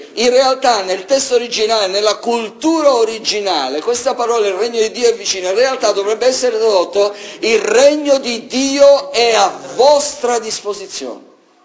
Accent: Sicily, Italy; io vengo dalla Sicilia e so cosa significa pagare il pizzo.

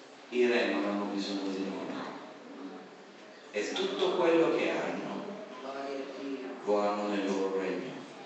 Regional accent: Sicily, Italy; Io vengo dalla Sicilia, noi abbiamo un modo di ragionare poi quando si tratta di queste cose.

